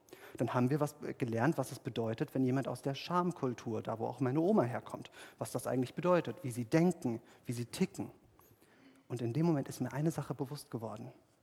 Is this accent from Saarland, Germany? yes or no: no; Büttelborn, Hesse, Germany; Ich bin ja in Büttelborn aufgewachsen, dort haben wir mehr über den Sauerkraut gesprochen.